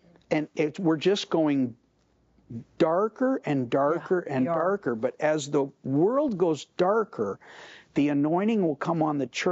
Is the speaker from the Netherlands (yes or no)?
no; Canada; And it's interesting that I'm Canadian